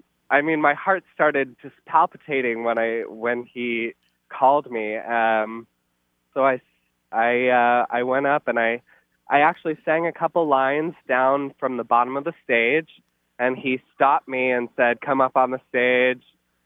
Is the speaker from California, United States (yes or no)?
yes; California, United States; And I grew up in California, so I grew up with Disneyland as kind of my